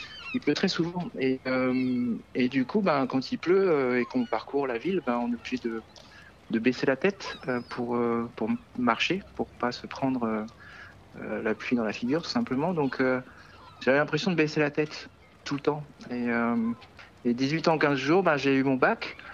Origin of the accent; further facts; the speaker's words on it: Brest, Brittany, France; Je suis né à Brest et j'ai vécu 18 ans et 15 jours à Brest.